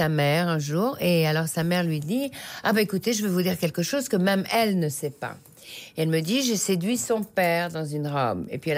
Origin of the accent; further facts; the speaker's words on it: Belgium; Et alors, je suis née en Belgique. Alors, en Belgique, il fait très gris, et puis c'est un peu monotone.